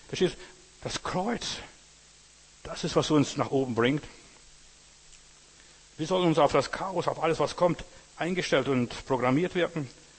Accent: Berlin, Germany; erzähle so als Berliner, was alles los ist

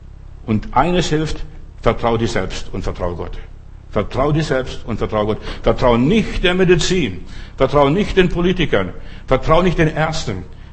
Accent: Bavaria, Germany; ich bin in Bayern auch groß geworden und ein bisschen aufgewachsen

